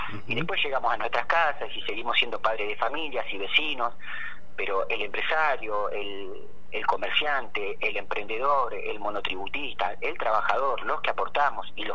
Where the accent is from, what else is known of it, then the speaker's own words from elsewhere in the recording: Campo Grande, Río Negro, Argentina; also born or lived in Cipolletti; now in General Roca, Argentina; Sí, soy nacido en Cipolletti, criado en Campo Grande, Villa Manzano, hijo de trabajadores rurales, de un trabajador y una trabajadora rural.